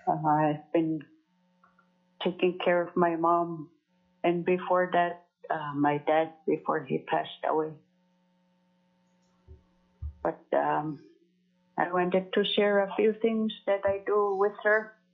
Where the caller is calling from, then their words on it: Eek, Alaska, United States; I'm calling from Eek, which is southwest Alaska, south of Bethel. We don't have any road systems here.